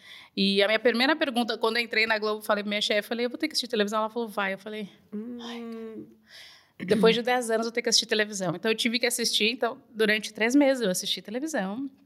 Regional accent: São Paulo, Brazil; meus pais são gaúchos. Eu e meus irmãos somos nascidos e criados em São Paulo, mas nossos pais são gaúchos. Se conheceram em São Paulo, mas são gaúchos.

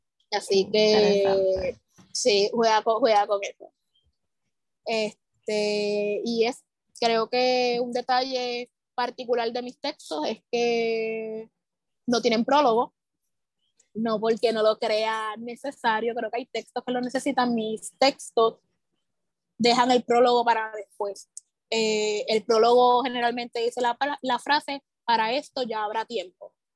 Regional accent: Loíza, Puerto Rico; Yo soy percusionista, soy de Loíza. Yo siempre crecí en la percusión, en el arte, en la música. Siempre crecí dentro de una comunidad que defiende la cultura

